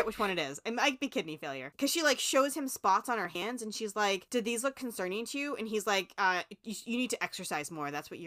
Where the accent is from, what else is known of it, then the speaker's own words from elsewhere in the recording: United States; It's what I'm used to, obviously, growing up in America.